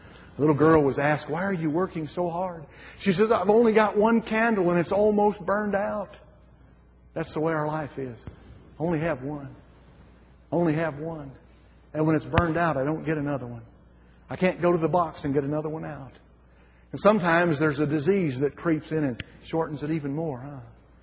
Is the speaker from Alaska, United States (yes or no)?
no; Alabama, United States; we're from Alabama. We live down there.